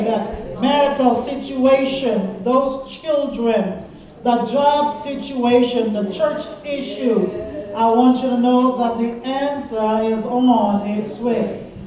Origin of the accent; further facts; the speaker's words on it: Guyana; as a young child growing up in Guyana, of course, it's very evangelical